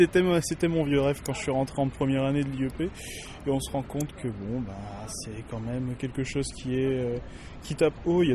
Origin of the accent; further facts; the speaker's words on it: Cambrai, Hauts-de-France, France; now in Villeurbanne, France; Moi, je suis originaire de Cambrai, près de Lille. Mais donc depuis que je suis à l'IEP, je suis à Villeurbanne.